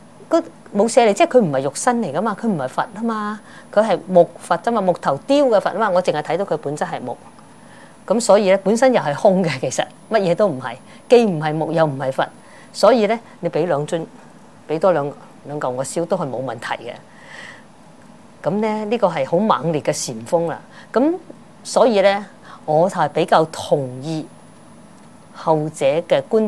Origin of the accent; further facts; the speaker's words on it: Guangdong, China; accent: Cantonese; 粵語呢，我們廣東話呢就叫做換